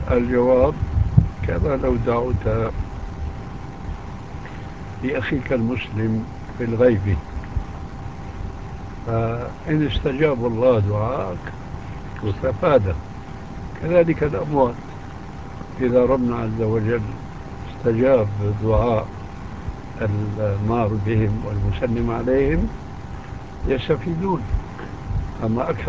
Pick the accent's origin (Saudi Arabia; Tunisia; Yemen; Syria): Syria; نحن بنسميه عندنا في سوريا حالوش